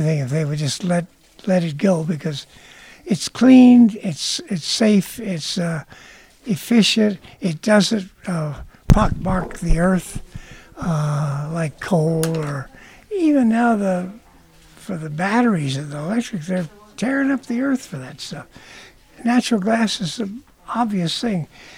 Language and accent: English; Oklahoma, United States; I grew up here in Oklahoma. We didn't know anything about the war.